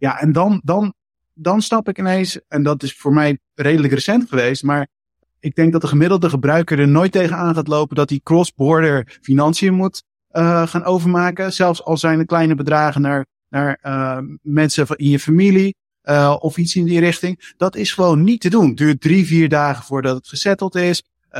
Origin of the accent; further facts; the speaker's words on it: Netherlands; Kijk, ik kom uit Nederland